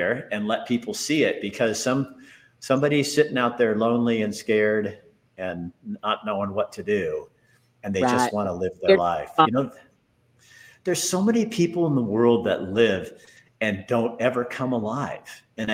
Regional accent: Oregon, United States; I'm a guy from Oregon.

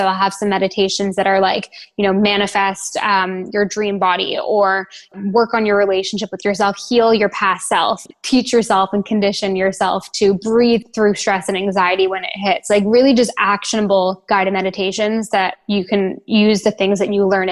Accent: Toronto, Ontario, Canada; moved away as an adult; also born or lived in London, England; now in Bahamas; I currently live in the Bahamas. I actually just moved here 6 weeks ago. And I'm originally from Canada, Toronto. So I moved to London, England when I was 18. And then I lived there for 5 years.

